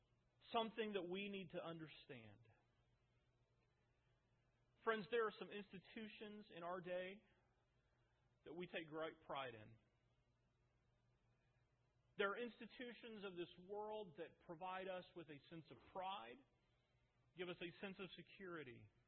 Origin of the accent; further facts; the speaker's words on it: United States; Now, as an American, I want to see my country do as well as it can.